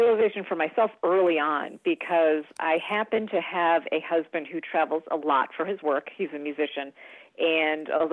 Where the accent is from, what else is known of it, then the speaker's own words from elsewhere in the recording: East Coast, United States; because I live in California, but I'm from the East Coast.